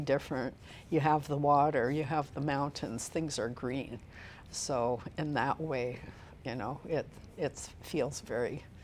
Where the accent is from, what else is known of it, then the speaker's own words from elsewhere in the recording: Seattle, Washington, United States; also born or lived in Pittsburgh, United States; I lived in Seattle, grew up there. I wasn't born there, but my family is from that area. I was born in Pittsburgh when my dad was in graduate school at University of Pittsburgh.